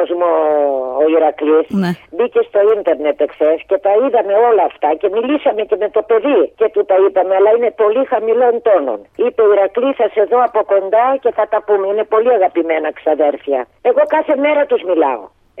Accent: Greece; Με ενδιαφέρει η Ελλάδα, να κοιτάξετε την πατρίδα μου.

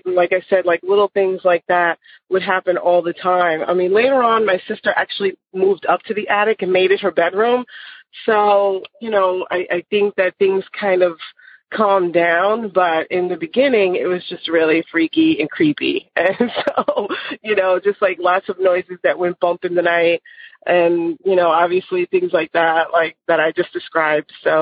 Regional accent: Long Island, New York, United States; that happened to me growing up in Long Island, New York.

